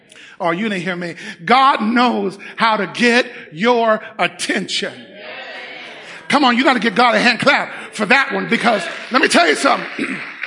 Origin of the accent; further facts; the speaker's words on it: Cincinnati, Ohio, United States; I'm not from Leesburg. I'm from Cincinnati, Ohio. They used to call it the Nasty Natty because it was just so bad.